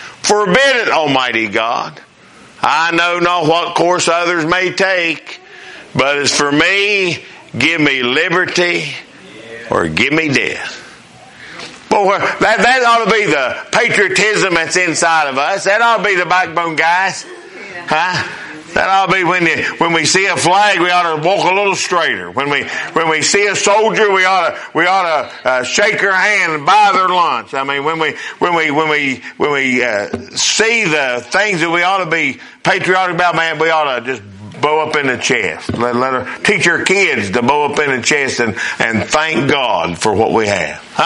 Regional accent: West Virginia, United States; I'm glad I'm an American. I'm glad I'm a West Virginian, huh? Hillbilly may be okay after all.

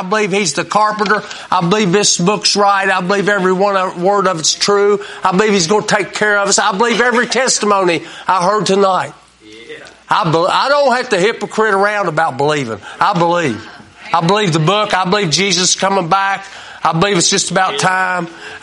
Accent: United States; I'm as good American as anybody.

